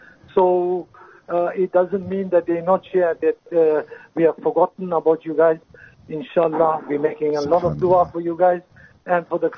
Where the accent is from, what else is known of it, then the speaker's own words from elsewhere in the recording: Durban, KwaZulu-Natal, South Africa; I'm from Durban, Chatswood, in Unit 11.